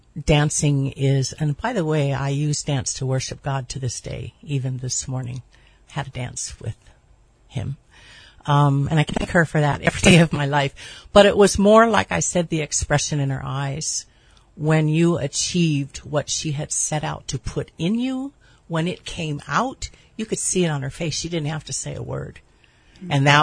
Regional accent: Honolulu, Hawaii, United States; Born and raised Honolulu, Hawaii, Kapi'olani Hospital. All six of us.

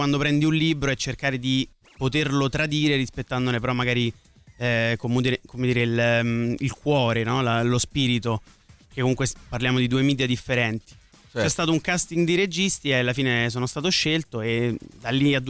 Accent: Rome, Lazio, Italy; io ho fatto il percorso inverso, sono di Roma

